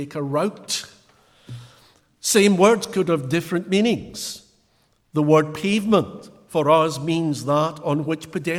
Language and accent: English; Scotland, United Kingdom; If you're in a store and you say to someone, "I'll meet you on the first floor," as a Scot, you mean, "I'll meet you one floor up."